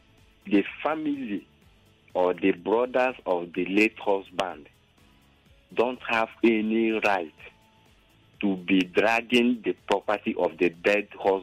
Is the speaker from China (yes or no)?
no; Abia, Nigeria; Me, I come from Misa Langwasat in Abia State.